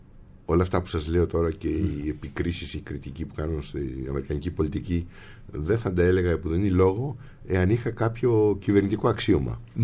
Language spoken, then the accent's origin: Greek; Athens, Attica, Greece; Οι γονείς μου ήρθαν στην Αθήνα, παντρεύτηκαν στην Πάτρα και ήρθαν στην Αθήνα αρχής της δεκαετίας του 50. Μεγάλωσα στην Αθήνα, τέλειωσα το σχολείο στην Αθήνα και μετά πήγα στη νομική σχολή Αθηνών.